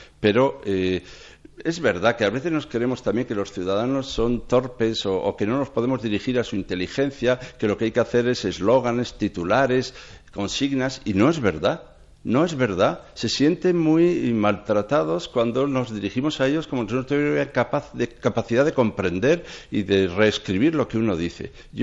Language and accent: Spanish; Madrid, Community of Madrid, Spain; personas como somos los ciudadanos de Madrid muy serios también